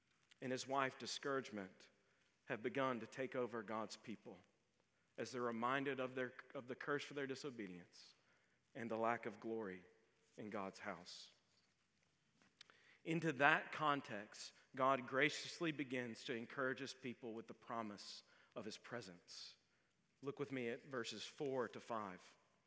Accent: the South, United States; It's hard to say as a Southerner.

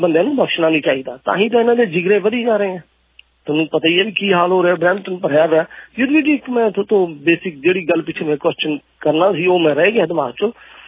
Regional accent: Punjab, India; ਮੈਂ ਵੀ ਪੰਜਾਬੀ ਹਾਂ, ਮੈਂ ਕਿਹੜਾ ਕੋਈ ਹੋਰ ਪਾਸੋਂ ਆਇਆ

